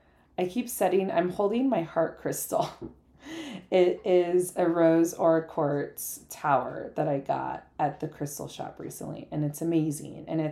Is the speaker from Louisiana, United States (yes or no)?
no; California, United States; I grew up in the Bay Area and I hella love saying hella, so we're going to do it.